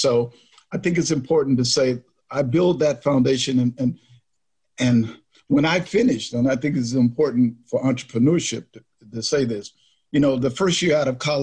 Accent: Lynch, Kentucky, United States; We grew up in a little town called Lynch, Kentucky, not to do with anything with historical practices, but it's in Harlan County.

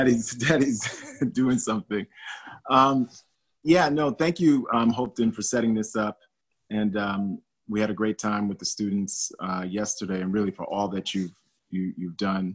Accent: New York City, New York, United States; I'm from New York City. I grew up, born and raised in Brooklyn and Queens, New York.

